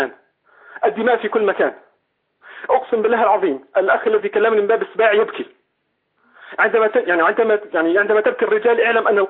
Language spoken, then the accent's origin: Arabic; Homs, Homs Governorate, Syria; يعني الاتصالات مقطوعة عندنا في حمص.